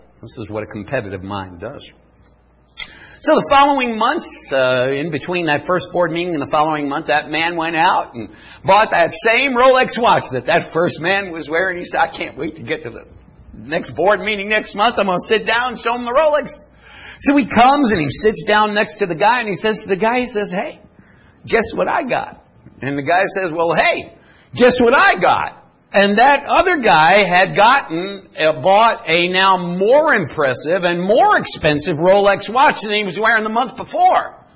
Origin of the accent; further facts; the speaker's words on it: Chandler, Arizona, United States; I come from Chandler, which is, no, it's not like anything like Israel at all.